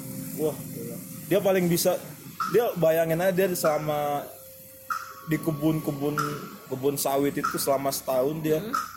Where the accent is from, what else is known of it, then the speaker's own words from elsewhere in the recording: Medan, North Sumatra, Indonesia; Gua di kota kelahiran gua sih Medan, dari Medan.